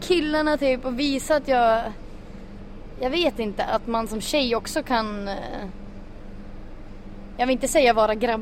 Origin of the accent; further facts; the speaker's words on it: Luleå, Norrbotten County, Sweden; born there; also born or lived in Nicaragua / Bolivia; är 24. Född 90. Jag lite oklart vart jag kommer ifrån. Jag är född i Luleå. Uppvuxen i Latinamerika fram till att jag var 5. På grund av min pappas jobb.